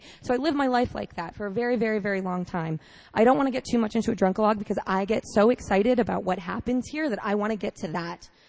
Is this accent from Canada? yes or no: no; Worcester, Massachusetts, United States; I am from Worcester, Massachusetts. I grew up in a Puerto Rican Cuban household.